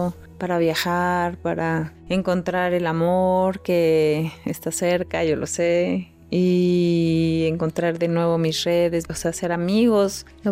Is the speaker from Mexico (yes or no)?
yes; Mexico; Amo mi país, soy muy orgullosa mexicana, pero he tenido oportunidades de estar en otros países